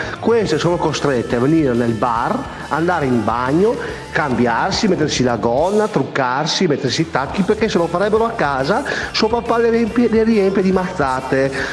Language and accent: Italian; Montreale, Friuli-Venezia Giulia, Italy; Allora, qua al mio paese ci sono tre ragazze, tre, quattro ragazzine, 20, 22 anni